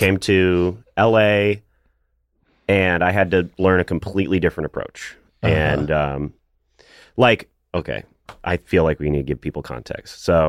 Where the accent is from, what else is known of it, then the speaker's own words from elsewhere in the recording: the South, United States; I'm from the South, and obviously performers and the way theater works and comedy works in the South is totally different from out here